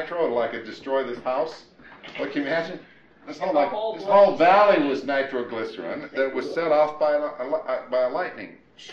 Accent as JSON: {"language": "English", "region": "Minnesota", "country": "United States", "tie": "born or raised there", "said": "when I was growing up in Minnesota, we made all everything."}